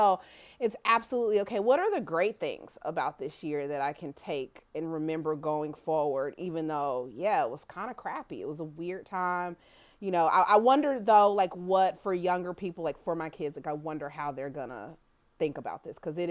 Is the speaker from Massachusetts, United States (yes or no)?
no; Kansas City, Missouri, United States; Yeah, I grew up in Kansas City, Missouri, and was a Royals fan.